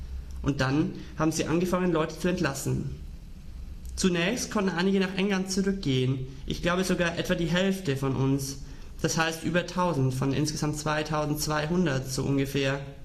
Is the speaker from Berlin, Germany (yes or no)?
yes; Berlin, Germany; Ja, ich komme aus Schöneberg.